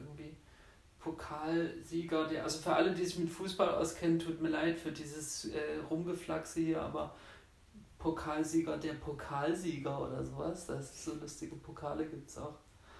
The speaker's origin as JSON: {"language": "German", "country": "Germany", "said": "Ich war mal in China und so und meinte, ich komme aus Deutschland."}